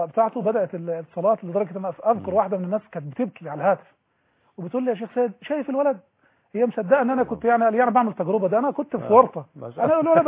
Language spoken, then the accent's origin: Arabic; Al Bustan, Damietta Governorate, Egypt; born there; ولدت في محافظه دمياط ومحافظه غاليه جدا على قلبي على نفسي، خاصة القريه البستان اللي انا ولدت فيها